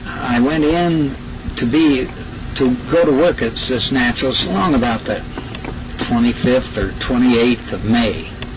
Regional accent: Terre Haute, Indiana, United States; Well, I was born and brought up in Terre Haute, Indiana.

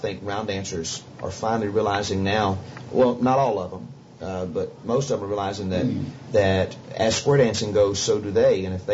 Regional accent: the South, United States; You know, I'm a little southern boy, born and bred in the South, man, and here I am.

